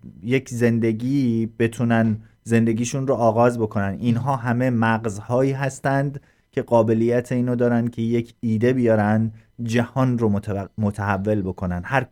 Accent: Iran; حداقل ما که ایرانی هستیم

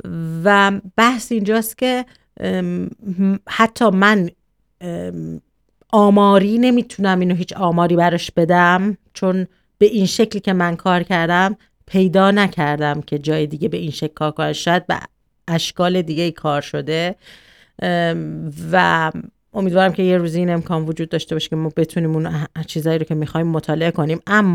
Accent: Iran; moved away; مخصوصا ما که خارج از ایران هستیم به دلیل اینی که مسئله زبان داریم خیلی زیاد، مسئله در واقع زبان مادری داریم

